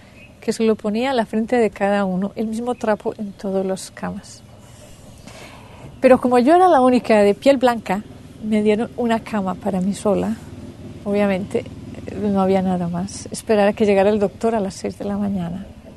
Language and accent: Spanish; Colombia; now in Auroville, India; Mi país de origen es Colombia, en Sudamérica, y llevo viviendo en Auroville 10 años.